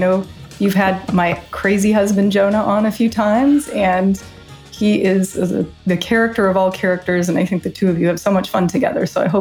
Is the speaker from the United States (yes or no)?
yes; Chicago, Illinois, United States; For me, I grew up in Chicago, went to school on the East Coast, really wanted to do food, wine, and travel as my sort of vocation.